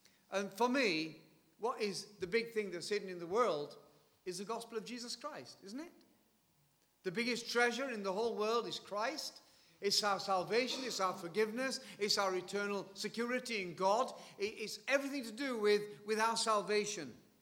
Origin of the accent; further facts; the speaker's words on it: Yorkshire and the Humber, United Kingdom; the other day I went back to my hometown and drove past my old school. It's all been pulled down now and it's looking a bit desolate. But it was a big school. It was the biggest school in South Yorkshire, 2,000 kids.